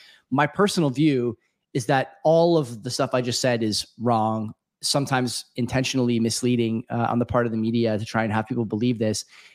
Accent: Canada; speaking as a Canadian

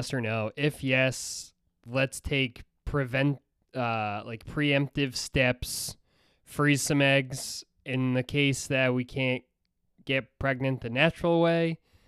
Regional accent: Scotland, United Kingdom; Well, I'm Scottish, so there you go.

